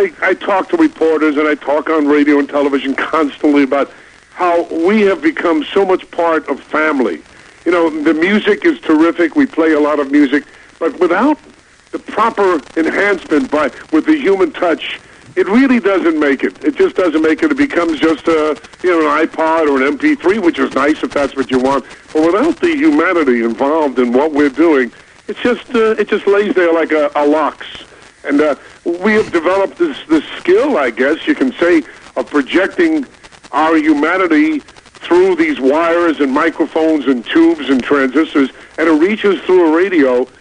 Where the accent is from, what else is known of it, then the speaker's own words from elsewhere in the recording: Brooklyn, New York, United States; because I'm a kid from Brooklyn, and, you know, when a Brooklyn kid is determined to do something